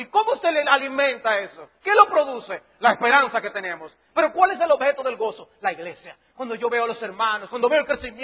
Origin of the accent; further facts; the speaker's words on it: Dominican Republic; Sí, la comida ya es buena, pero el sazoncito dominicano no es.